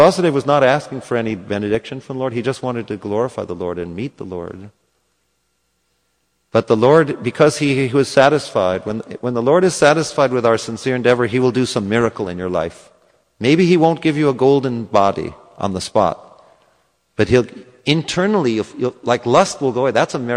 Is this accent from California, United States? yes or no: yes; California, United States; I'm from Southern Cal. It's always warm, 70 degrees, even in the winter.